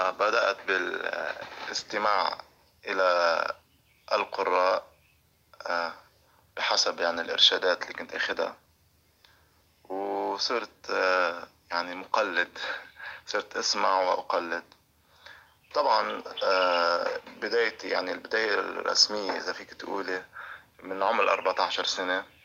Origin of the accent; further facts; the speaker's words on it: Beirut, Beirut Governorate, Lebanon; فأنا يعني ابن بيروت، الضاحية الجنوبية ترعرعت فيها منذ نعومة أظافري، لأنني يعني من مصدر البقاعية، بقاع لبنان. نشأت في أسرة ملتزمة وفي مدرسة أيضا، مدارس المهدي عجل الله تعالى فرجه.